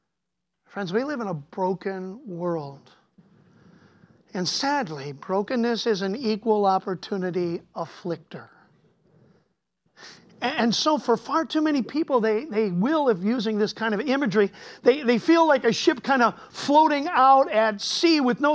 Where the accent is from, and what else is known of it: Cleveland, Ohio, United States; born or raised there